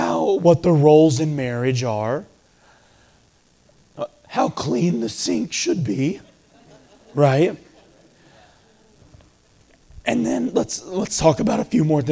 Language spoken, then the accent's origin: English; Texas, United States; So, I grew up in Texas. My wife grew up in Washington State.